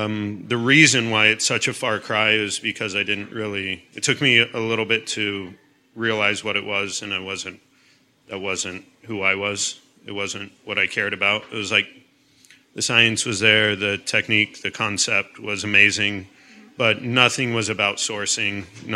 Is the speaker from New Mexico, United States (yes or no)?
yes; New Mexico, United States; I grew up in New Mexico and then went to culinary school in Portland, Oregon.